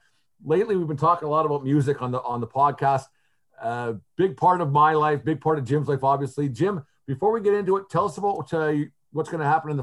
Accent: Fort Macleod, Alberta, Canada; we grew up in Fort McLeod in the 80s and the early 90s there

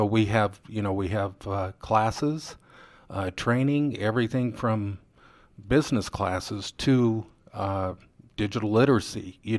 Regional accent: Pella, Iowa, United States; Well, I'm from Pella, and thank you, Mike, for having me. I went to Central College. Did business for many years in Pella, done many things in Pella.

